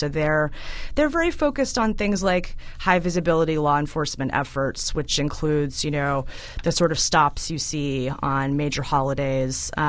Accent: Arizona, United States; moved away as an adult; now in Washington, D.C., United States; I grew up in Arizona, I grew up in the West, or if you grew up in the South or Midwest, you grow up in a place where driving is really necessary. But I made this move to Washington, D.C. About 10 years ago

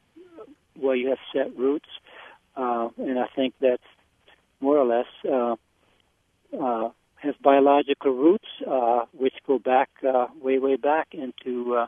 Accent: Maine, United States; I grew up here in Maine in the woods. I was at home in the woods, and I went to school here, and I have friends here

